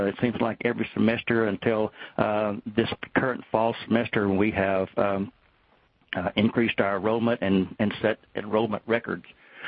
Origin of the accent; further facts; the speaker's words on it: Kilgore, Texas, United States; I grew up in Kilgore. My dad had a family printing business that I grew up in. I was running an offset press when I was 14 years old, so I've been in this business for a while. I'm 64